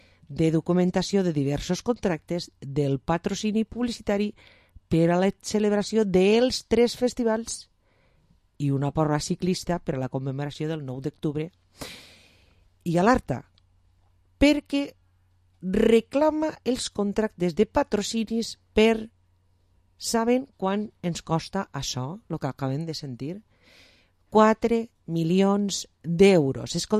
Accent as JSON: {"language": "Catalan", "town": "Vila-real", "region": "Valencian Community", "country": "Spain", "said": "pel que fa a la gent que som de Vila-real, pues, estem molt contents."}